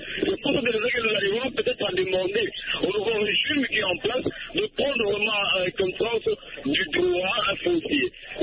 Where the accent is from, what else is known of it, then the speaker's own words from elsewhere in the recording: DR Congo; Cette culture n'existe pas chez nous en RDC.